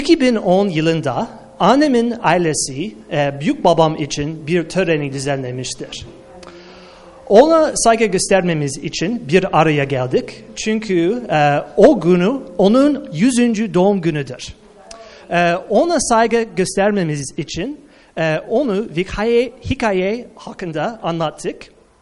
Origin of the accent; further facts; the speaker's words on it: United States; Turkish is a second language; memleketim Doğu Karadeniz çok benzer. O yüzden bir Amerikalı Karadenizlisiyim. Öyle işte ama aksanım öyle değil.